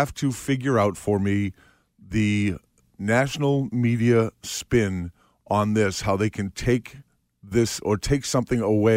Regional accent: Boston, Massachusetts, United States; the Yankees were to us when we were growing up in Boston.

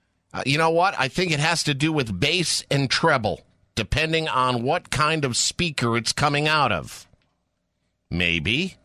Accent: Connecticut, United States; I am from Connecticut.

